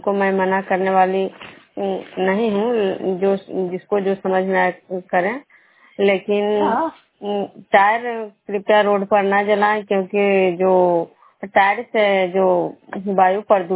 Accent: Bihar, India

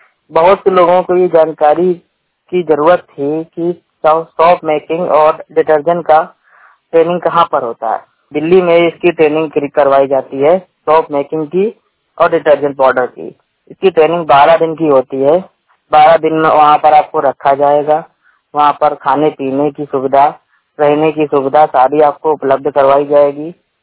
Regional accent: Kanpur, Uttar Pradesh, India; मैं कानपुर नगर का रहने वाला हूँ।

